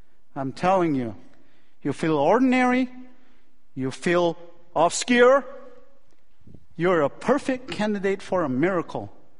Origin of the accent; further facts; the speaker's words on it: Northeast India, India; born there; moved away; he took me out from a forest jungle village in northeast of India on the Himalayan range of the mountain. And he brought me here to the greatest nation on earth.